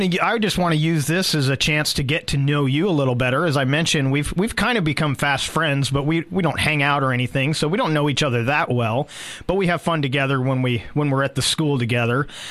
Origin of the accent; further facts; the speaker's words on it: Santa Rosa, California, United States; Yes, I grew up in Santa Rosa, so I'm pretty familiar with most of California. In fact, I've been in Oregon for over 15 years